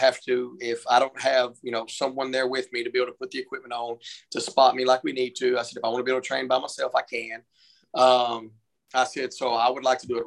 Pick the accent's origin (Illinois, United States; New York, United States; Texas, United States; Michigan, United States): Texas, United States; Jacksonville; I'm from Jacksonville, Texas.